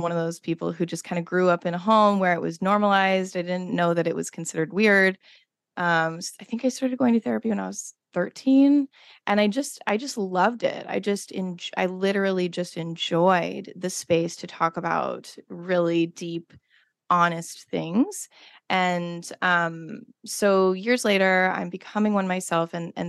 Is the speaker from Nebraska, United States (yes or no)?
yes; Nebraska, United States; But I was raised in Nebraska, so there was a lot of toxic positivity going on around me.